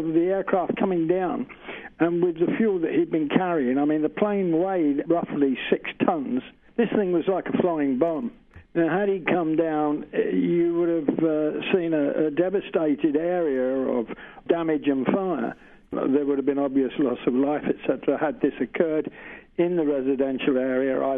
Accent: London, United Kingdom; I come from London, but was very close to an airfield in and around that area. We moved up here in 1972

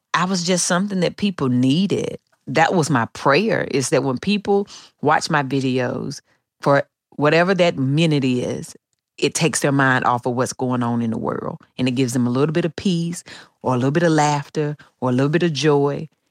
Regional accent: the South, United States; when I was little, growing up in the South, you know, my mom and my granny and my aunts, they were all really great cooks.

